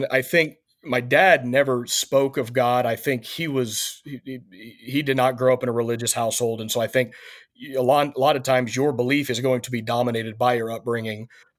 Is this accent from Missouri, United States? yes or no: yes; Missouri, United States; And so what kind of started as unbelief growing up in Missouri really transitioned from just almost an agnostic